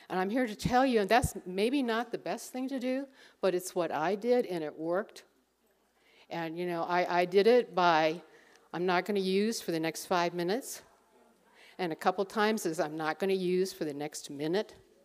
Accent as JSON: {"language": "English", "country": "Ireland", "said": "I have a temper. I'm Irish."}